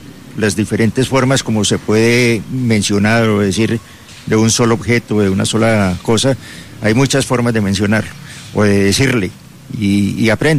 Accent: Colombia; No, yo también soy colombiano

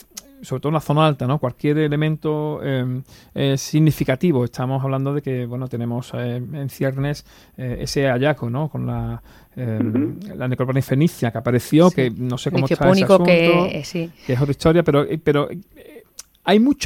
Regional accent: Osuna, Andalusia, Spain; Los que somos de Osuna ya la hemos visto en parte, ¿no? Yo era pequeño

